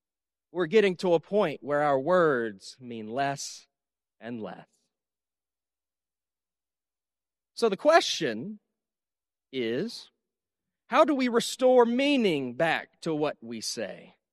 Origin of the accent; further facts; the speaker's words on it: the South, United States; I'm from the South, if you couldn't tell already, so I know firsthand there's a big difference in tone.